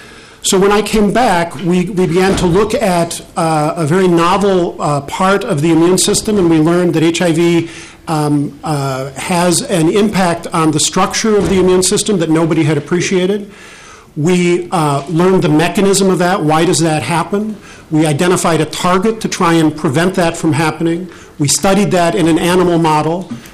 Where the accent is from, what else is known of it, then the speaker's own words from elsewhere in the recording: Arden Hills, Minnesota, United States; Just by way of background, I grew up in Arden Hills, just a little bit north of here